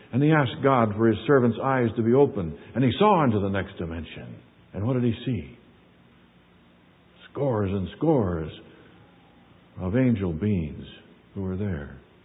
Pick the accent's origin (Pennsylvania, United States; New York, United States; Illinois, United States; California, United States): California, United States; I'm from California. I don't know that.